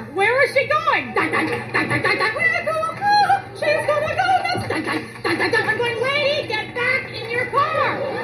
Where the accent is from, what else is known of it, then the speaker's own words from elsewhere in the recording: Canada; I'm Canadian, first of all.